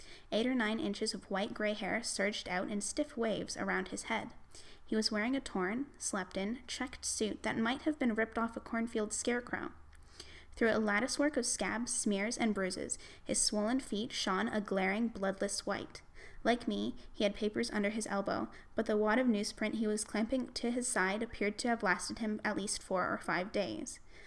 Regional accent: Ontario, Canada; I am from Canada, Ontario specifically. I don't quite have the maritime accent that is the stereotypical Canadian one.

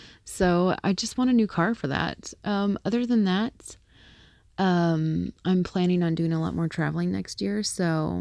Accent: the South, United States; I'm from the South and we don't get the kind of snow that's beautiful and stuff.

